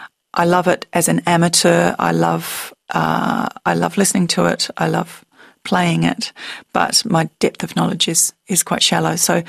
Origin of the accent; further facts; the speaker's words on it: Perth, Western Australia, Australia; I grew up in Perth, in fact, Cottesloe Beach.